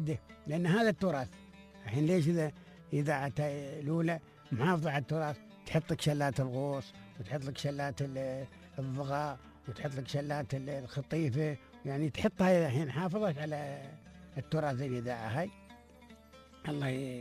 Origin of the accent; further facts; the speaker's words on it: United Arab Emirates; قصيدنا نحن ولهجتنا نحن